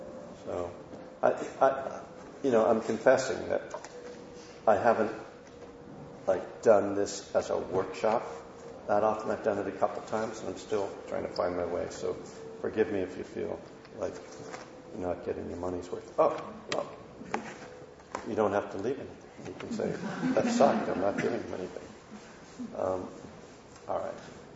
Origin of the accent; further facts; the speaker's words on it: United States; now in abroad; Sometimes I go into a shop and I'm like, they're going to know I'm American.